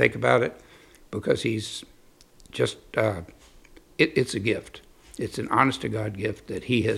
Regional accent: Texas, United States; I grew up in Texas. I've been barbecuing since I was 6 years old.

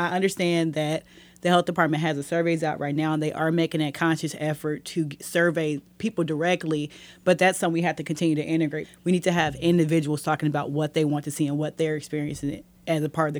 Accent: Kansas City, Missouri, United States; And I'm from South KC.

